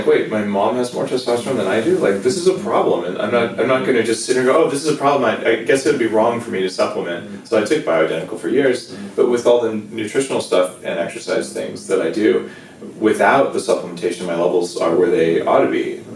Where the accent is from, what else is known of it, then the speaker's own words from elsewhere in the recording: New Mexico, United States; Okay, I grew up with them in New Mexico